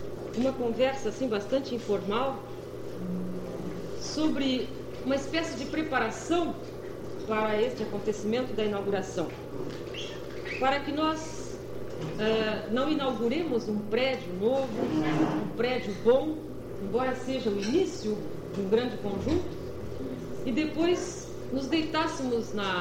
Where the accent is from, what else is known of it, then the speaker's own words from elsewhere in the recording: Brazil; eu sou brasileira, casada e feliz. E feliz. Sem idade fixa, ou seja, a idade que convém às circunstâncias.